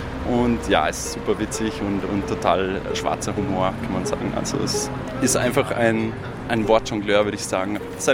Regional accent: Vienna, Austria; Ich komme aus Wien.

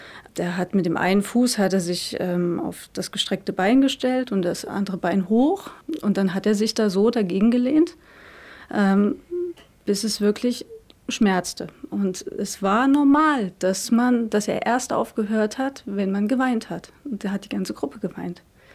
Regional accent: Germany; Wir waren als Kinder in der DDR sehr ernst genommen und ein Part der Gesellschaft

